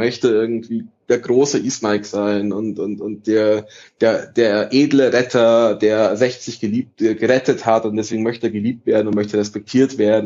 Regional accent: Italy; also ich meine, ich bin Italiener

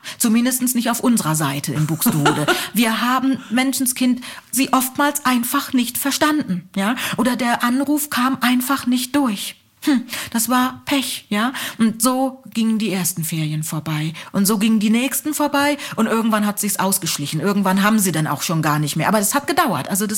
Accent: Nigeria; now in Germany; Das hat mich erstaunt, weil das war bei uns in Nigeria ein No-Go. Also wenn wir das gemacht hätten, da hätte unsere Mutter gefragt, who asked you?

